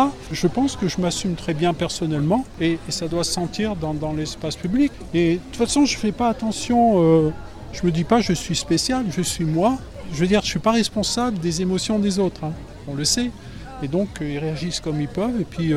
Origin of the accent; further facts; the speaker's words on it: Clermont-Ferrand, Auvergne-Rhône-Alpes, France; Non, je suis de Clermont.